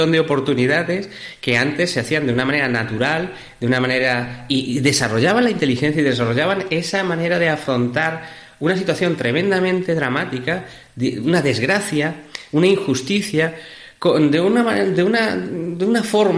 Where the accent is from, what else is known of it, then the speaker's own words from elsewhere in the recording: Córdoba, Andalusia, Spain; also born or lived in Ireland; Y yo decía, por la referencia más importante para ellos, en Málaga, decía, no decía Córdoba, pero decía, de Málaga, de la zona de Andalucía, de Málaga.